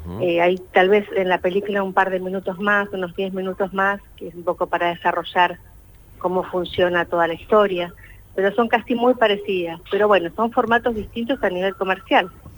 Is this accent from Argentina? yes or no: yes; Cutral Có, Neuquén, Argentina; quería encontrarme de nuevo con mi origen. Yo soy de Cutralcó y necesitaba reencontrarme y saber que yo desde acá podía contar historias.